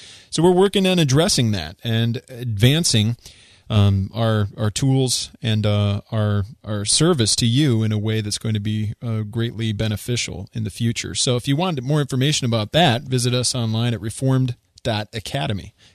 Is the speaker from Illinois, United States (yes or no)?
yes; Illinois, United States; also born or lived in Philadelphia; I lived in Philly for 5 years, and I loved it, but my home's always been Illinois. It's where I was born and where I've lived most of my life.